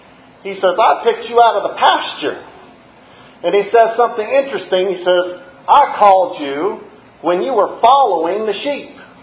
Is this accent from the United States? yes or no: yes; Florida, United States; I was born and raised in Florida. But when I come back to this part of Georgia, my accent tends to change a little bit.